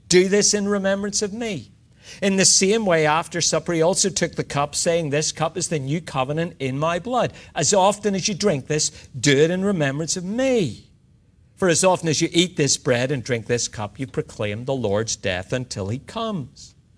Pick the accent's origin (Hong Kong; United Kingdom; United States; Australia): Australia; Now, I know we're Australian evangelicals. We often shy away even from this ritual.